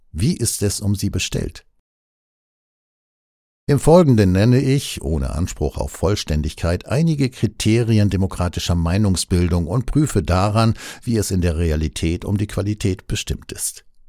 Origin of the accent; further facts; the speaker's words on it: Heidelberg, Baden-Württemberg, Germany; Als ich in meiner Heimatstadt Heidelberg zur Schule ging, gab es dort zwei Zeitungen, die Rhein-Neckar-Zeitung und das Heidelberger Tageblatt.